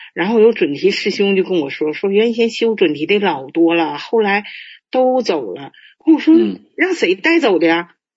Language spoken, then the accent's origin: Chinese; Qiqihar, Heilongjiang, China; 因为我家是齐齐哈尔的，黑龙江的嘛